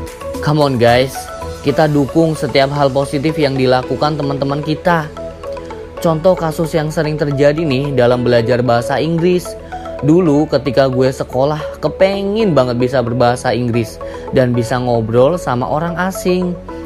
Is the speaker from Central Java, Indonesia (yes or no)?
yes; Cilacap, Central Java, Indonesia; accent: Ngapak; ketemu lagi kan sama gue si ngapak asli Cilacap